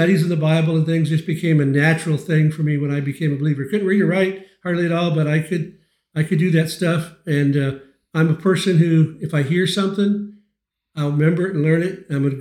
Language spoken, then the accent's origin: English; Flint, Michigan, United States; I grew up in Flint, Michigan, east side of Flint, in an alcoholic, very abusive home.